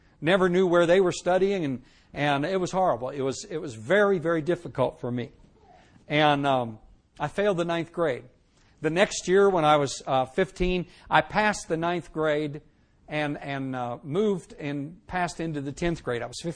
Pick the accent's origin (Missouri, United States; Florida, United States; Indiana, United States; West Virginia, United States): Indiana, United States; Indianapolis; born there; I was born in 1946. I'm 55 years old. I'll be 56 this October. I was born in Indianapolis, Indiana.